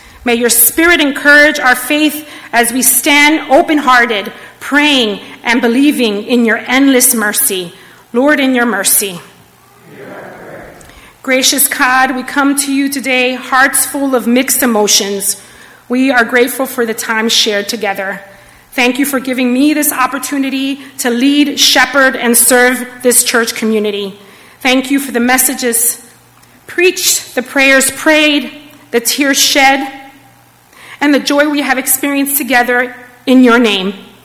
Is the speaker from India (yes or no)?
no; Puerto Rico; We pray for the people of Puerto Rico, my home country, who has been without water.